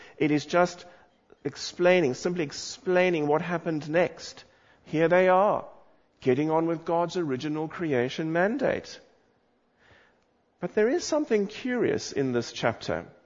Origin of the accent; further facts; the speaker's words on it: South Africa; I want to tell you something about my growing up in South Africa